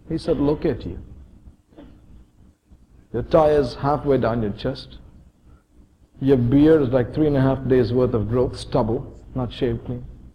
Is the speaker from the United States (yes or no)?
no; India; For 26 years of my life, I grew up in one of the poorest